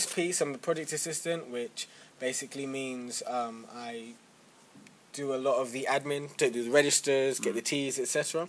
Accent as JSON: {"language": "English", "region": "London", "country": "United Kingdom", "tie": "born there", "said": "I live in Hammersmith."}